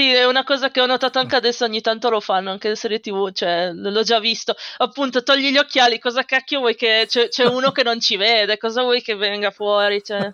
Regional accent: Prarostino, Piedmont, Italy; sono di Pinerolo, e non sono neanche okay. di Pinerolo, sono di Prarostino. Prarostino okay. che è proprio un buco di posto vicino a Pinerolo sulle colline.

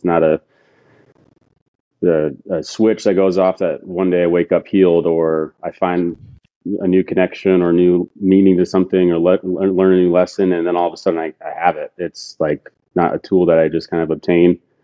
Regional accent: Las Vegas, Nevada, United States; But yeah, I guess the condensed version, I'm from Las Vegas. I grew up playing sports my whole life

